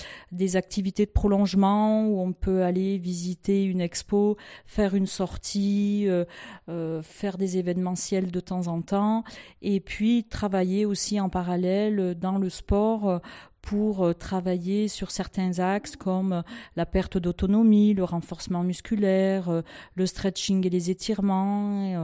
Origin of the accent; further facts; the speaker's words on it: Gap, Provence-Alpes-Côte d'Azur, France; je suis donc originaire de Gap. Je suis pas mal partie par Mons et par Vaud pour mes études et au cours de ma carrière professionnelle. Et puis, j'y suis revenue il y a déjà pas mal de temps pour m'y installer.